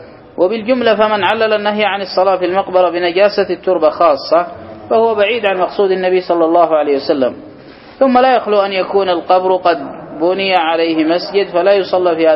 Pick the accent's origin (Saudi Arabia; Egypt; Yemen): Yemen; وعندنا في اليمن